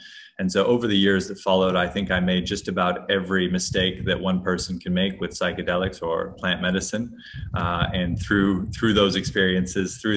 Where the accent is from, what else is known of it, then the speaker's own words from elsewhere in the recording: Hawaii, United States; I grew up with quite hippie parents. I grew up in Hawaii